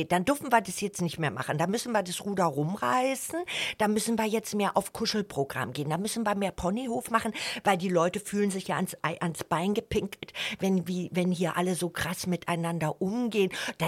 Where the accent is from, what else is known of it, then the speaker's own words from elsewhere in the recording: Berlin, Germany; Als Berliner, wenn du irgendwo seriös tätig sein willst, kannst du dir das nicht erlauben. Es könnte ein Konzernchef nicht so reden wie ich jetzt.